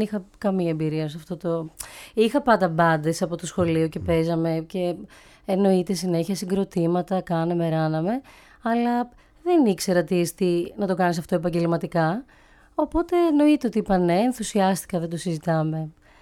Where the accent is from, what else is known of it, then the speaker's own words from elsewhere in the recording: Sougia, Crete, Greece; μιλάει για τα χρόνια μου στην Κρήτη, μιλάει για το Ολυβικό Πέλαγος, τη Σούγια που είναι το χωριό μου